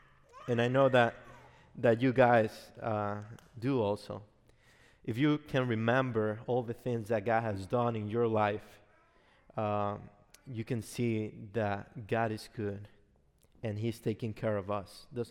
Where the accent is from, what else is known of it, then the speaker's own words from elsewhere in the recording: Dominican Republic; For those one that are seeing me for the first time … I'm from the Dominican Republic.